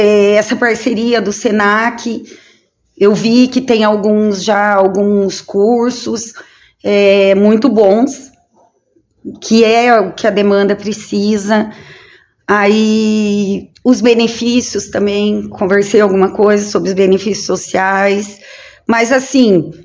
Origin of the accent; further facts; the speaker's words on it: Bandeirantes, Paraná, Brazil; Eu sou daqui de Bandeirantes, moro aqui, trabalhei no estado por 9 anos.